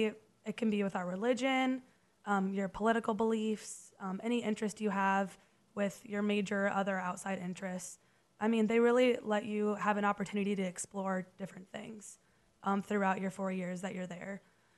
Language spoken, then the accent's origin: English; Cherokee, Iowa, United States; And I'm from Cherokee, Iowa, which is about an hour from here